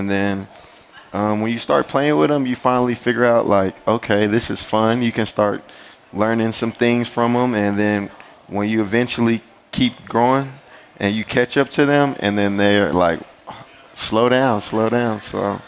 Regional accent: Dallas, Texas, United States; now in Munich, Germany; from Dallas, Texas, part of the Munich Ravens now.

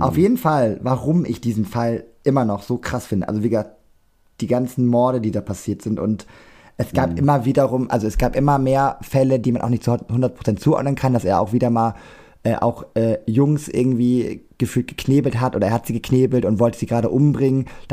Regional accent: Cuxhaven, Lower Saxony, Germany; Wer es nicht weiß, ich komme ja aus Cuxhaven.

